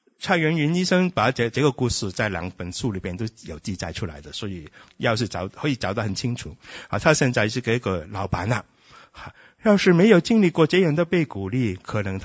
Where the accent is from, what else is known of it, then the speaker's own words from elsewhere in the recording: Hong Kong; born there; Chinese is a second language; 我觉得我在香港出生